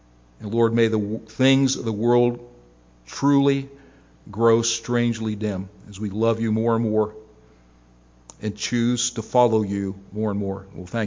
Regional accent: United States; And it makes total sense because as an American, I'm fed up with it all.

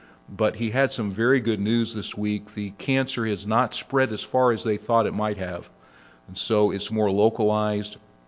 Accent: Canton, Ohio, United States; Now, this is the wife of a pastor there in my hometown of Canton, Ohio.

